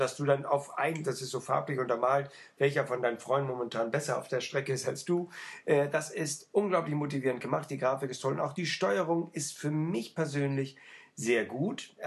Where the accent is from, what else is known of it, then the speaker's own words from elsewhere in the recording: Hamburg, Germany; Das hat mich natürlich als Hamburger gestört